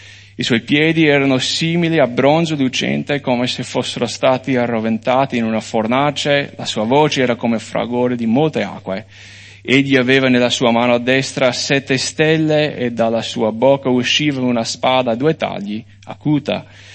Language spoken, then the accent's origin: Italian; United States; Io da americano non l'ho mai visto